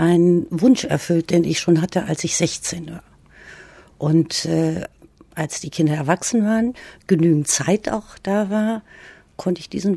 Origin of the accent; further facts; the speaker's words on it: Hilden, North Rhine-Westphalia, Germany; born there